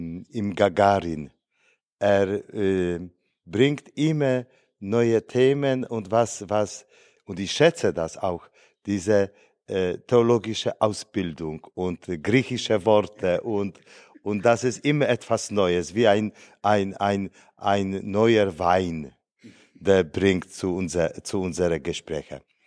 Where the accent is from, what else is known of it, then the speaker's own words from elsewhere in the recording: Poland; German is a second language; now in Berlin, Germany; Ich bin Pole seit fast 6 Jahren hier in Berlin